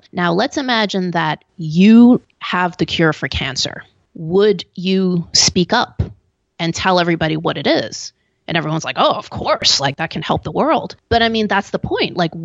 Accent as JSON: {"language": "English", "country": "Hong Kong", "tie": "born there", "also_born_or_lived": "Belgium", "said": "So I have a pretty international background. I was born in Hong Kong. My father was Belgian. My mother is Hong Kong Chinese. But we moved around quite a bit because of my father's job."}